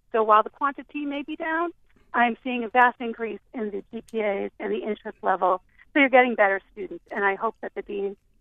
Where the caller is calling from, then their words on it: Durham, New Hampshire, United States; Hi there. I am actually calling from Durham, New Hampshire.